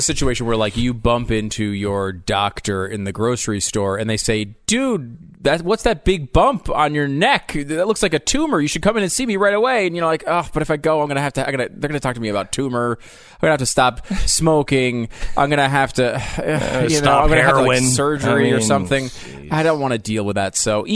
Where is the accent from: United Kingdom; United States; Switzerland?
United Kingdom; England; I'm English